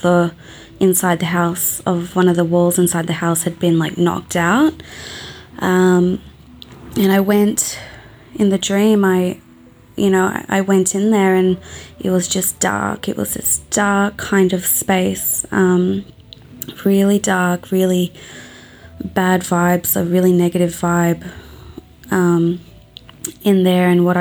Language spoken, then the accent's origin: English; Australia; I'm from Australia.